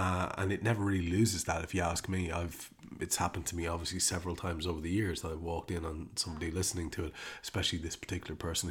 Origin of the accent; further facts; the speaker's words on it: Ireland; he speaks, of course, and writes in an idiom that is inherently familiar to me as an Irishman.